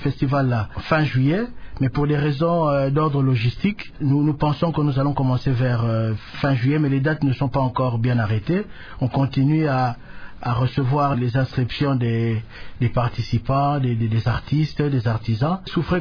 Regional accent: Kongo Central, DR Congo; moi je suis originaire du territoire de Sangololo.

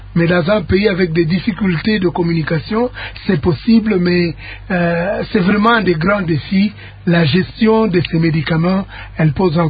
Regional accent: Kinshasa, DR Congo; pardon, je parle en lingala, je suis de Kinshasa

